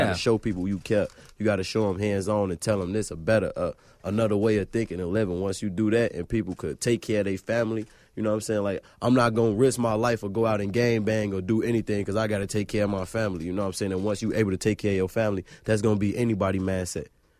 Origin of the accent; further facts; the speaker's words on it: Chicago, Illinois, United States; So me growing up in Chicago, I was 14, 15, still going to school, high school